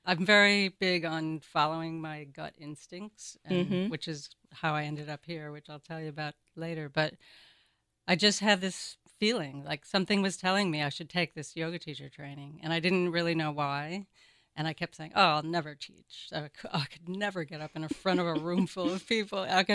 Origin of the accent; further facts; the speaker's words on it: Oneida, New York, United States; born there; I was born in upstate New York, and sometimes I joke I was born with a silver spoon in my mouth because I was born in Oneida, New York